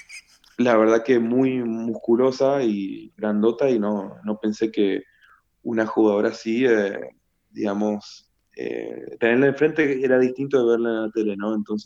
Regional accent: Argentina

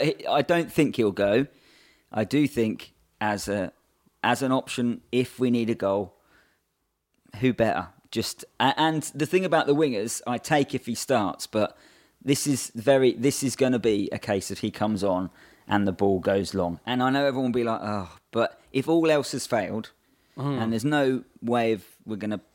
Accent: East of England, United Kingdom; born there; And I was born in Suffolk

